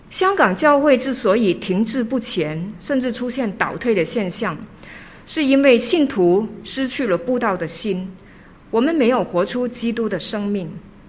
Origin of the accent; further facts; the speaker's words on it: China; 我们中国人也说哈，爱你会打你哈